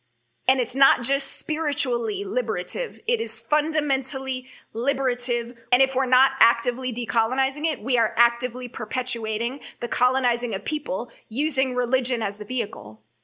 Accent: Oakland, California, United States; also born or lived in Soweto, South Africa; growing up in East Oakland, you know, it's the birthplace of the Black Panther Party, and then spending a decade in Soweto

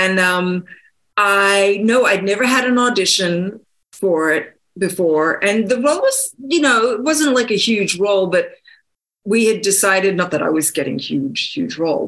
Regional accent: Australia; accent: Australian; American accent for a long time. But now that I've been out of the business for a while, I think my Australian accent's just crept back in.

